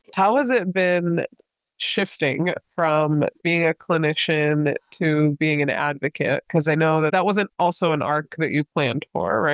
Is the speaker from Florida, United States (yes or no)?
yes; Florida, United States; Because I grew up in Florida my entire life, right? I was born and raised here. I haven't really lived outside of it.